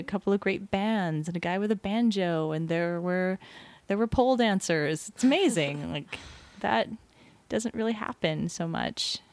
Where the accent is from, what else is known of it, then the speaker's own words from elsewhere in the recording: Hawaii, United States; So whenever I tell people I'm from Hawaii, they always ask me, why did you leave?